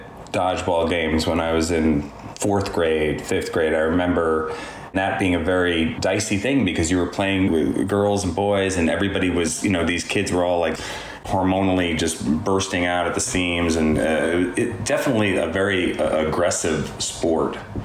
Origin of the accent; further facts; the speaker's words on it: New York, United States; And I also felt like I'm a New Yorker, too.